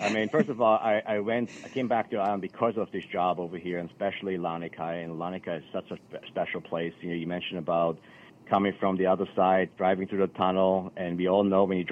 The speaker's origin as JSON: {"language": "English", "region": "Vienna", "country": "Austria", "moved": "yes", "lives_now": "United States", "said": "so I'm originally from Vienna, Austria, so from the capital there."}